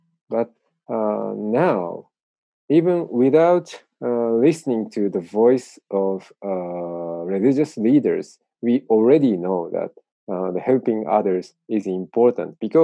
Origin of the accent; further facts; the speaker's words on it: northern Japan, Japan; English is a second language; In the northernmost part in Japan, very rural area.